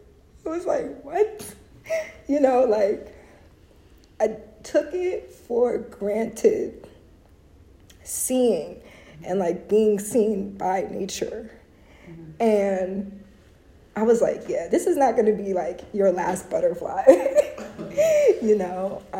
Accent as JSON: {"language": "English", "town": "Brooklyn", "region": "New York", "country": "United States", "said": "She, her pronouns. I'm from Brooklyn, New York, originally. I'm still in Brooklyn, so native New Yorker."}